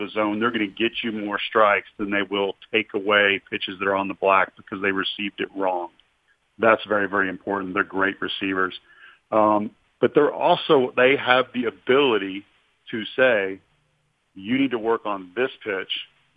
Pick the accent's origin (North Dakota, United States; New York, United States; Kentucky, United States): Kentucky, United States; Louisville; Nashville, I know because I grew up in Kentucky in Louisville, so I always stop in Nashville.